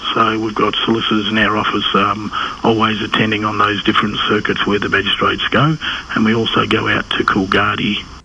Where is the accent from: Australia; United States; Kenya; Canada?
Australia; Kalgoorlie, Western Australia; born there; I'm born in Kalgoorlie. I'm a Wangata person, which is the Wangata country starts from Kalgoorlie, goes back up past the Laverton area.